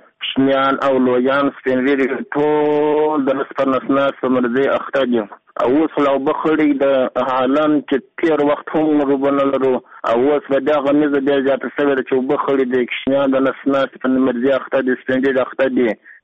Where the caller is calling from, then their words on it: Gizab, Uruzgan, Afghanistan; زه د ولایت روزګان د ګزر د ولسوالۍ څخه خبره کوم. … زموږ کلی د ګزاب ولسوالۍ کې زموږ کلی د احمد خان په نامه دی.